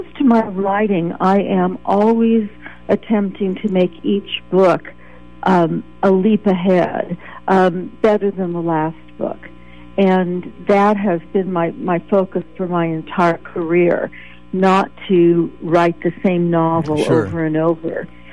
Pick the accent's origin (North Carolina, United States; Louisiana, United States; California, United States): California, United States; Mountain View; I grew up in Mountain View, California, and I had a very small nuclear family